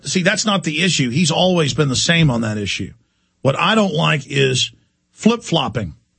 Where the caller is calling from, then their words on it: Austin, Texas, United States; I come to you from Austin, Texas.